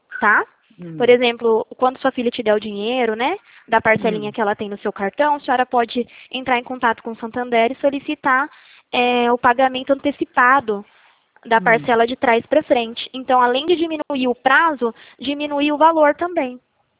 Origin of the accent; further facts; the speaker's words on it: Martinópolis, São Paulo, Brazil; Eu sou de Martinópolis, eu trabalho em Presidente Prudente.